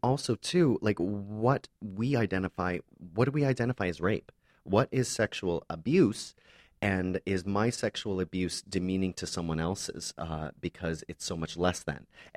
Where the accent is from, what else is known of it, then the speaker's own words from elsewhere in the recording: Windsor, Ontario, Canada; from Windsor, On